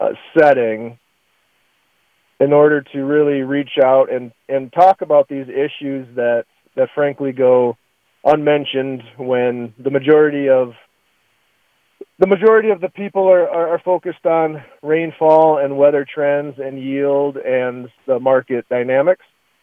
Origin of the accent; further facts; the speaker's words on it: South Dakota, United States; I'm born and raised in East Central South Dakota and been involved in various aspects of ag for my entire career